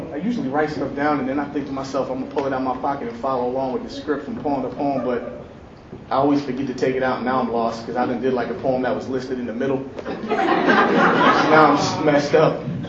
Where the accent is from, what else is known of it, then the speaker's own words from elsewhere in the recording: New York, United States; I'm from New York. I do a lot of shows in New York. I'm gonna write this political poem based on my views because I've been born and raised in New York.